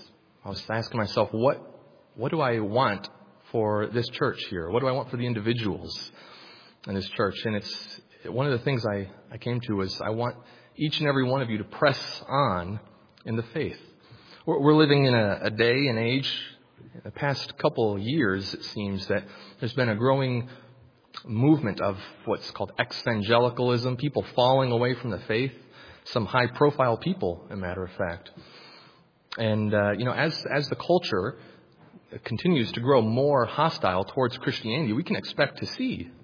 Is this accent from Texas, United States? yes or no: yes; San Antonio, Texas, United States; I'm from San Antonio. I've come to be with you all today.